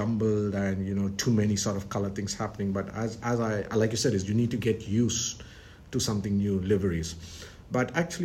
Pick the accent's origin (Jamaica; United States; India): India; my nationalistic sense kicks in, being Indian.